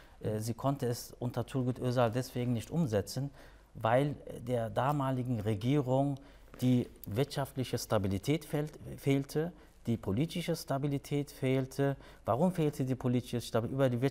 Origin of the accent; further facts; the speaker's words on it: Bonn, North Rhine-Westphalia, Germany; also born or lived in Wertheim; Also, ich bin geboren in Wertheim, bin in Bonn aufgewachsen, dort zur Schule gegangen.